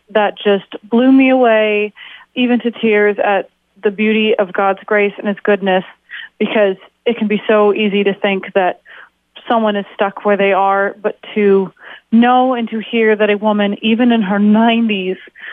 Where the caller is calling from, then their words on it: Urbana, Illinois, United States; I'm a listener from Urbana, Illinois.